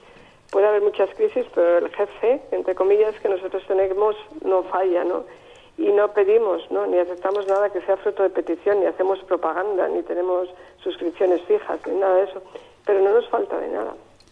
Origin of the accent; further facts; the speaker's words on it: Salamanca, Castile and León, Spain; Yo soy de Salamanca y siempre me he dedicado a la parte de todo lo que estudié fue de cosas educativas.